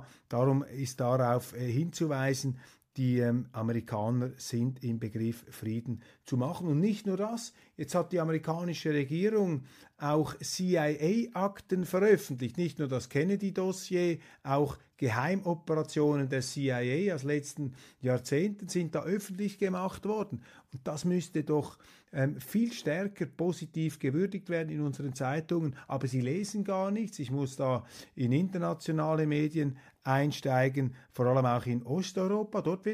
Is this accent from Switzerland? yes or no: yes; Switzerland; als Schweizer staunt man einfach über die geballte Unehrlichkeit da in der deutschen Politik. Ich meine, die ist ja auch bei uns sehr, sehr, sehr groß.